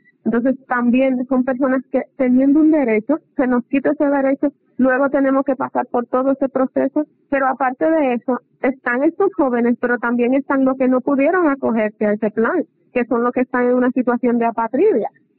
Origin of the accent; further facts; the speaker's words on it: Dominican Republic; nunca hemos salido del país. Somos dominicanos.